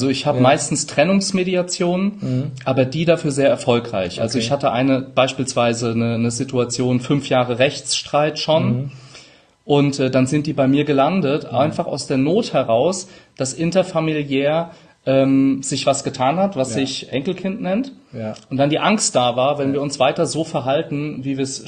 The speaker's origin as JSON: {"language": "German", "region": "Rhineland-Palatinate", "country": "Germany", "accent": "Palatinate", "said": "ich bin Pfälzer, manchmal SCH statt CH."}